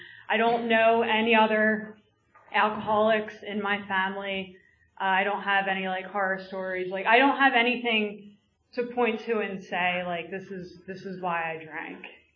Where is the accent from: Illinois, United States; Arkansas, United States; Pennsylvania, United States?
Pennsylvania, United States; Philadelphia; I grew up in Northeast Philadelphia. I've actually never lived outside of Philadelphia